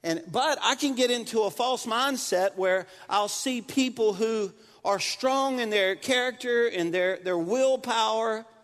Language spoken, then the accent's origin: English; Louisiana, United States; and I'm a Cajun, and don't betray me.